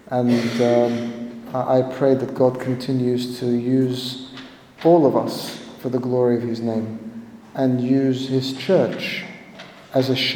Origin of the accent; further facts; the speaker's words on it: Sydney, New South Wales, Australia; We grew up in Sydney long before many of you were actually born.